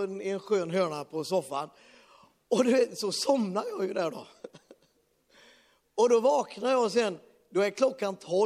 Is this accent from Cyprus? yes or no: no; Sweden; moved away; Jag är så glad att jag har fått flytta ut ifrån Sverige för 20 år sedan. Jag är inte svensk längre.